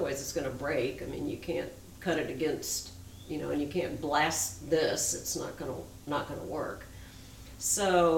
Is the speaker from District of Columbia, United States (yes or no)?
yes; Washington, District of Columbia, United States; and I grew up in Washington, D.C.